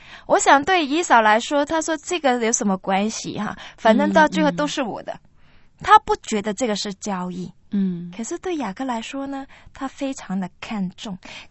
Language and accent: Chinese; China; 我们中国人很多人很喜欢那种算命啊